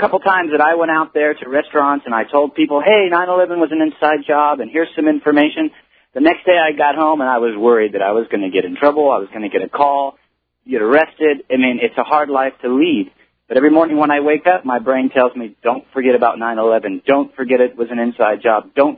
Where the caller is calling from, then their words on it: Eugene, Oregon, United States; Eugene, Oregon.